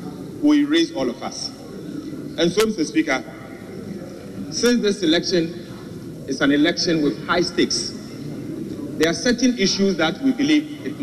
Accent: Bono, Ghana; I'm from Bono region.

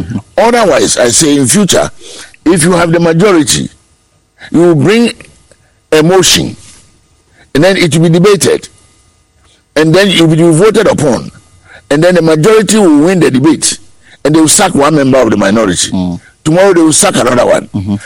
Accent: Ghana; But I think I'm a Ghanaian.

